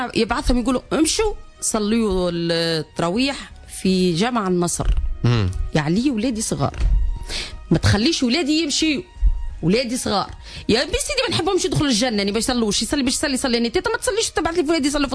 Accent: Tunisia; ولدي هنا بلادنا تونس

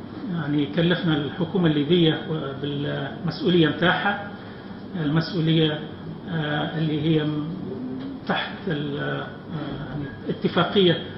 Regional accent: Tunisia; احنا كسلطات تونسيه

